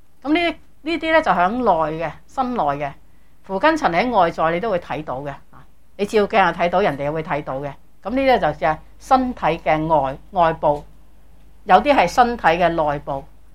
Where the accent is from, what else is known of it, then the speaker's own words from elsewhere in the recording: China; 好似我哋中国人啦，我哋中国人咪中意将佢尸体放入个棺材嘅嘛